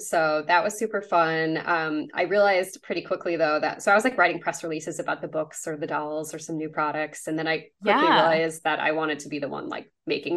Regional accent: Illinois, United States; Yeah, well, as I've mentioned, I grew up in the Chicago suburbs. And one thing I also forgot to mention is I feel like growing up in the suburbs, I would go to like the museums downtown a lot.

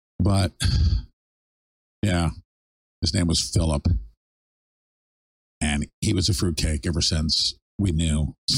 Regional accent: Cohoes, New York, United States; this guy's from my hometown in Cohoes, New York.

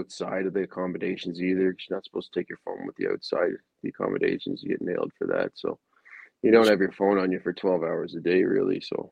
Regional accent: Prince Edward Island, Canada; The Maritimes. I grew up in Prince Edward Island.

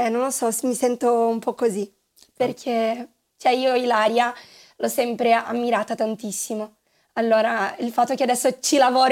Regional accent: Brazil; Italian is a second language; Allora, ragazzi, io sono brasiliana. E io ho sempre studiato danza classica in Brasile

